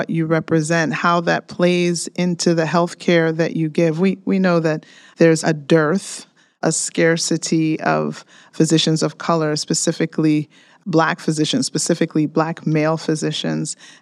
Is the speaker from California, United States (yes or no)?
yes; Los Angeles, California, United States; And it's funny because I'm from South Central LA.